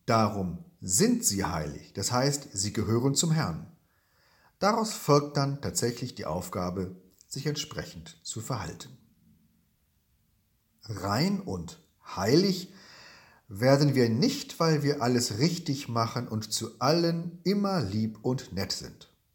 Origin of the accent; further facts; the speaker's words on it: Sachsenhagen, Lower Saxony, Germany; aus Sachsenhagen. Als Jugendlicher bin ich in meiner Heimatstadt mit dem Fahrrad einmal über eine Fußgängerampel gesaust